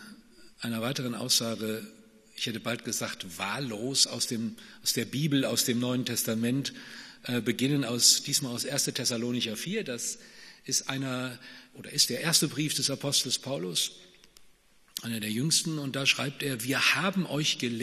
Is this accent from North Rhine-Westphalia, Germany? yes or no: yes; North Rhine-Westphalia, Germany; ich bin ja sozialisiert aus dem Siegerland, da geboren ist meine Heimatstadt. Ich bin Siegerländer. Ich kann auch Flatschwätze